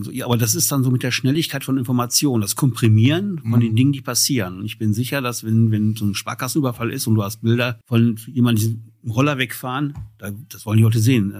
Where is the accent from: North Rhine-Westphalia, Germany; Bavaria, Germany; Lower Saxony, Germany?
North Rhine-Westphalia, Germany; Bochum; Und ich bin ja Bochumer.